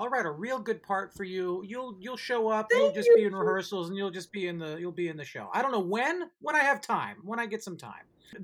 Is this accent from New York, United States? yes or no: no; San Francisco, California, United States; I'm from San Francisco.